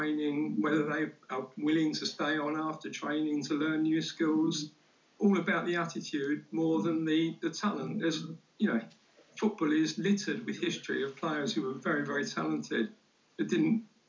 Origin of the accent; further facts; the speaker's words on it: London, United Kingdom; born there; I was born in South London.